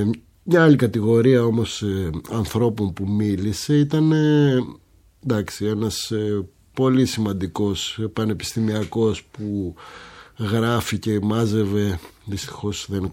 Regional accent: France; Greek is a second language; now in Greece; είμαι Γάλλος με γερμανική καταγωγή που ζει στην Ελλάδα

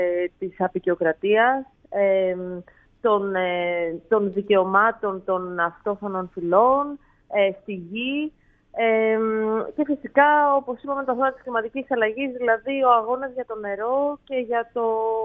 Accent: Greece; also born or lived in Kenya; δεν είμαι από την Κένια προφανώς, είμαι Ελληνίδα, έζησα όμως πολλά χρόνια στην Κένια. Στις αρχές της δεκαετίας του 2000, δηλαδή πήγα εκεί το 2003 προς 4 και έμεινα αρκετά χρόνια

